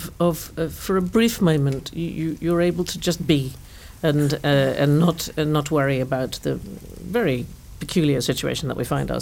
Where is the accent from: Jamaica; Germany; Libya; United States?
United States; Now, I grew up in the United States and I think the plough is known as the Big Dipper.